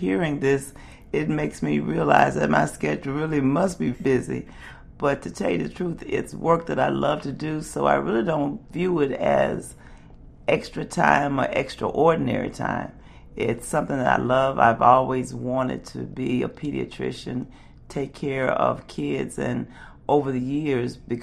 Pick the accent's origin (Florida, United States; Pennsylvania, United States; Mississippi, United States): Mississippi, United States; Natchez; Had a great experience growing up in Natchez and surrounded by a number of relatives. We had an extended family.